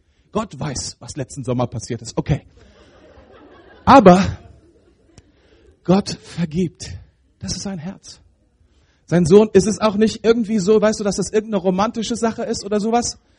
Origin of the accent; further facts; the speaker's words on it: Germany; Was ist, wir sind ja Deutsche, ne? Und wir sind ja gewohnt daran, immer ein bisschen kritisch zu denken.